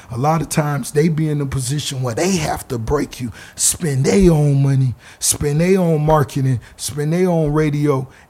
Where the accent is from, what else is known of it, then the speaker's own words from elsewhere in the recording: the South, United States; I was from the South.